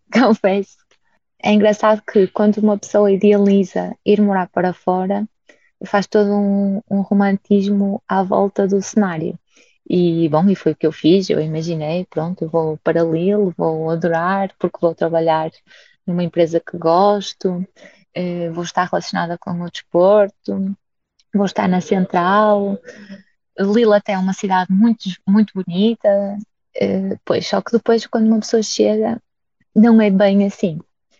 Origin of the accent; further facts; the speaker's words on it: Braga, Norte, Portugal; also born or lived in Esposende; Eu cresci em Braga, mas nos últimos 10 anos vivia em Espoldente.